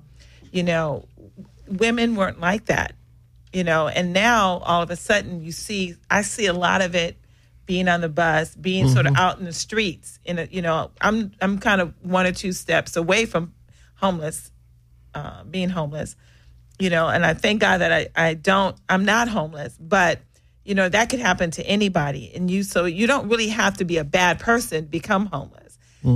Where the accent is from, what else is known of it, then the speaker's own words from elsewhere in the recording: Los Angeles, California, United States; I mean, I grew up in South Central. I never saw a prostitute until like the last couple years.